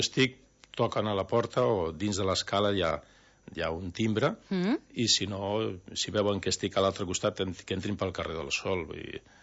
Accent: Sabadell, Catalonia, Spain; now in Cabanes, Spain; Llavors portem molts anys aquí, som de Sabadell, estem afincats a Cabanes

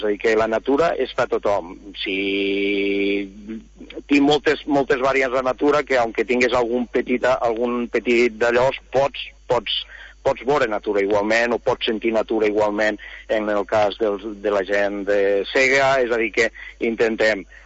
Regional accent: L'Ampolla, Catalonia, Spain; que a més se fa des del meu poble, l'Ampolla.

